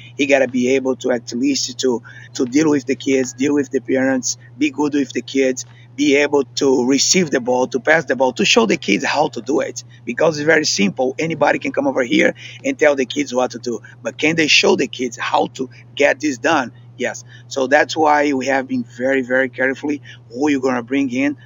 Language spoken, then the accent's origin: English; Brazil; So I grew up in Brazil in a different culture, of course.